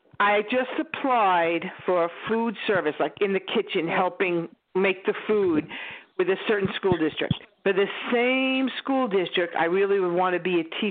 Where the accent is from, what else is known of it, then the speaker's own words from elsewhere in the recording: New York, United States; Long Island.